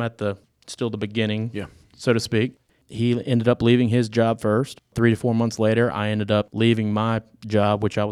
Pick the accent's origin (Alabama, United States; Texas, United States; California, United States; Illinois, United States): Alabama, United States; Mobile; We ended up actually moving back to my hometown of Mobile, Alabama.